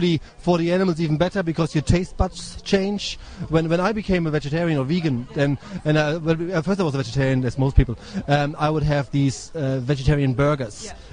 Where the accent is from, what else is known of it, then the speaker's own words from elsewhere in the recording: Germany; English is a second language; moved away as an adult; now in Ireland; I'm from Germany. I've been living here for 9 years, you know, so I don't know what that makes me. I always feel like I'm half Irish or something, you know, because when I go to Germany, I find it very difficult to relate to them in a way